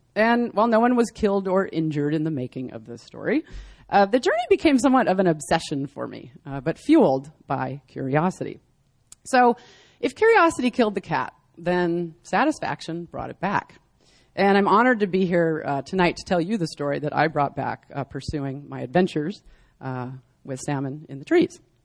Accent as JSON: {"language": "English", "town": "Seattle", "region": "Washington", "country": "United States", "said": "I'm from Seattle, and so it's always really nice to come down here and visit and see the sun."}